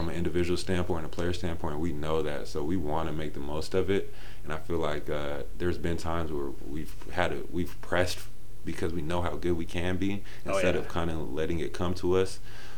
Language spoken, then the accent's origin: English; California, United States; also born or lived in Mount Shasta; I grew up in the Bay. But Northern California, even like Mount Shasta, where I was born, it gets a lot of sun.